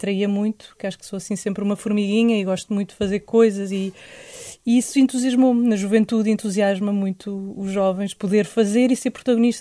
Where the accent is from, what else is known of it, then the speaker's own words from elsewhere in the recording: Lisbon, Portugal; Sim, nasci aqui em Portugal, em Lisboa. e por aqui fui vivendo toda a minha vida.